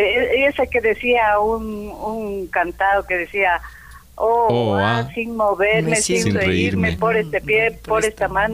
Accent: Riobamba, Chimborazo, Ecuador; En Riobamba te estoy diciendo, porque yo mi niñez y parte de mi adolescencia pasé en Riobamba.

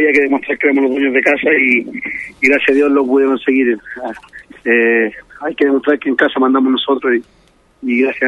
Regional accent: Chile; felices de competir en mi país, era un aliciente más para poder demostrarle a todo Chile, a todos los chilenos

